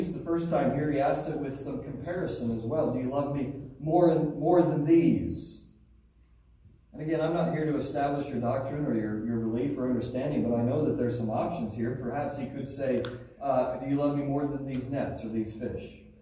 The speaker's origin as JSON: {"language": "English", "town": "Cody", "region": "Wyoming", "country": "United States", "tie": "born or raised there", "said": "You know, I grew up in Wyoming, and I'm sure it's the same here, where hunting has such a major hold on people."}